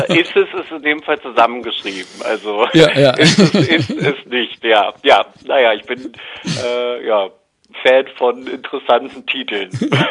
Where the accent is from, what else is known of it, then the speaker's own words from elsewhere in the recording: Berlin, Germany; Ich bin ja waschechter Berliner und ist es nicht, würde es ausgesprochen heißen.